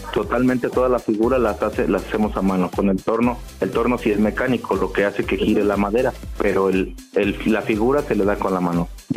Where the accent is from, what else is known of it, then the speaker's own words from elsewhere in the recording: Tenancingo, State of Mexico, Mexico; Yo nací en la Ciudad de México, mis papás son de aquí de Tenancingo, y nos regresamos a vivir aquí cuando yo tenía como 10 años.